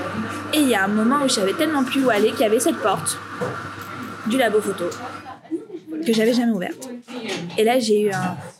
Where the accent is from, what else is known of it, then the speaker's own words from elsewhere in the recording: Aubervilliers, Île-de-France, France; moi, à 14 ans, je sortais d'Aubervilliers, donc ma ville natale.